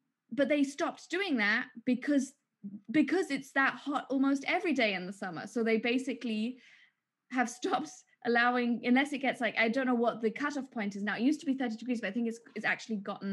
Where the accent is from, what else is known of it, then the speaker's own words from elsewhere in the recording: Munich, Bavaria, Germany; now in London, United Kingdom; perspective comes from growing up in Munich, right?